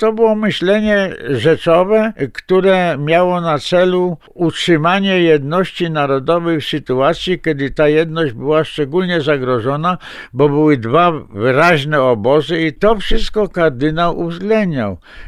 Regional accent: western Poland, Poland; Ja pochodzę z zachodniej Polski, to znaczy z seminarium gnieźnieńskie i prymas był moim ordynariuszem.

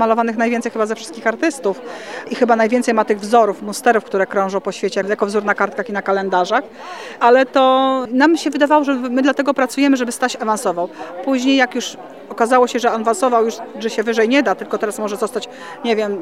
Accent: Lublin Voivodeship, Poland; now in Kraków, Poland; Ja pochodzę z Lubelszczyzny.

